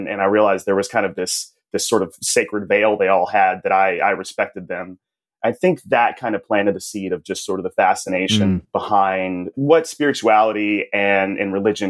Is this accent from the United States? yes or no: yes; Dallas, Texas, United States; I grew up in Dallas, Texas. I was raised in the United Methodist Church